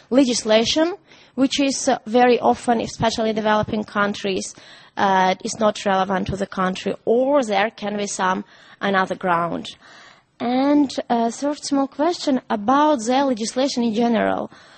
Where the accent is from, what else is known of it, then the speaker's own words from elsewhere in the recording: Armenia; English is a second language; now in Netherlands; I'm originally from Armenia, but I live in Netherlands.